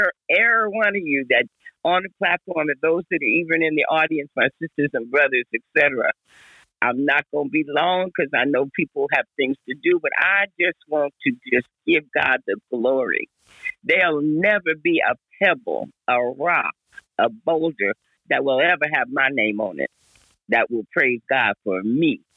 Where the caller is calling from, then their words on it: Los Angeles, California, United States; I am tapping in from Los Angeles, California